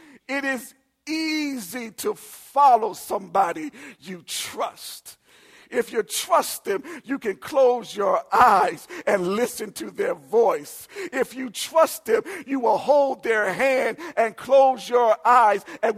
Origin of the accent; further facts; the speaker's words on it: Maryland, United States; also born or lived in New Orleans / New Jersey; now in Minnesota, United States; I grew up in Maryland. My plan was to live in New York.